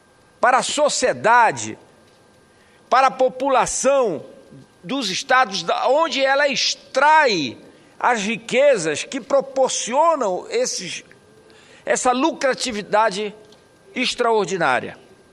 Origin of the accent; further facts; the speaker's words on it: Pará, Brazil; como paraense, como senador da República, que tem a responsabilidade de representar o estado do Pará